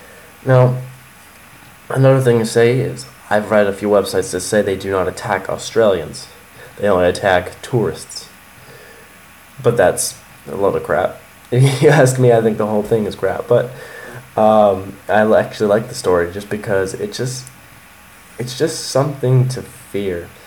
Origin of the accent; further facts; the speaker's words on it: United States; Well, you know what? I'm an American tourist